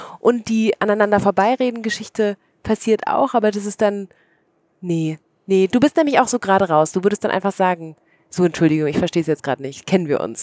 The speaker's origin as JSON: {"language": "German", "country": "Austria"}